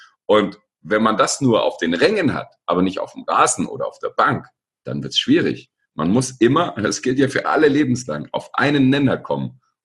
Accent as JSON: {"language": "German", "region": "Baden-Württemberg", "country": "Germany", "said": "ich komme aus der Nähe von Stuttgart."}